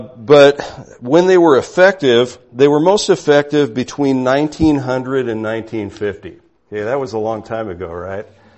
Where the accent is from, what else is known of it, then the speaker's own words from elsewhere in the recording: California, United States; When I was growing up in California, San Diego County, there are a lot of Churches of Christ down there.